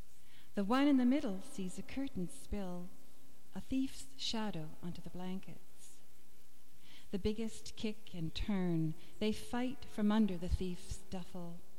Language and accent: English; West Coast, United States; And you can tell I'm from the West Coast, as well as other things.